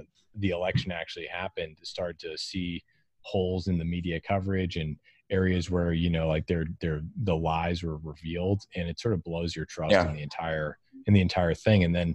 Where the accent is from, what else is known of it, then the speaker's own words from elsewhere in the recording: Massachusetts, United States; born there; I was born in Massachusetts, sort of like a liberal bubble over there. Everyone is very liberal and in like a America loving way.